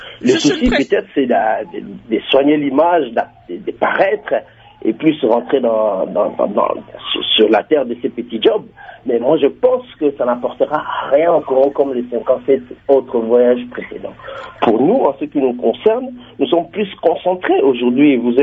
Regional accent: DR Congo; nous, en tant que Congolais, nous sommes plus préoccupés au problème d'insécurité à l'est de notre pays

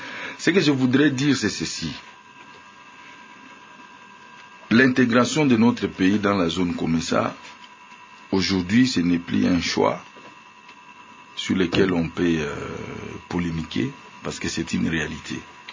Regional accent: DR Congo; Et l'obligation que nous avons en tant que Congolais

